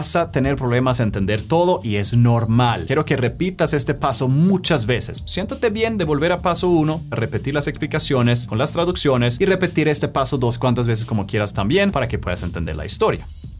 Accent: United States; accent: American English; En inglés americano, que es mi acento y el acento más común en todo el mundo

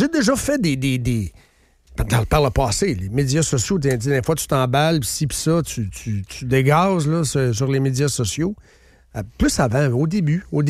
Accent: Trois-Rivières, Quebec, Canada; Je viens de Trois-Rivières.

